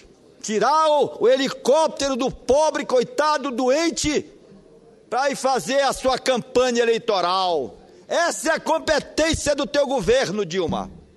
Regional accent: Pará, Brazil; born there; nasci no Marajó, vim da pobreza

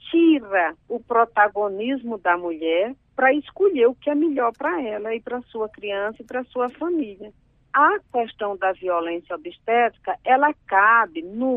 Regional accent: Brazil; somos brasileiras

